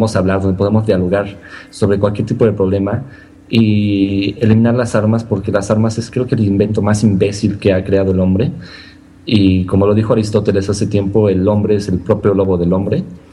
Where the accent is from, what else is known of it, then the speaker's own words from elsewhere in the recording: Mexico; creo que como mexicanos, yo soy también muy de la idea de que la historia se debe aprender